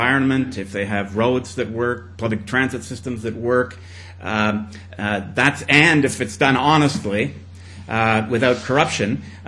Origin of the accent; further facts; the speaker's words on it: Montreal, Quebec, Canada; And I said, well, I come from Montreal.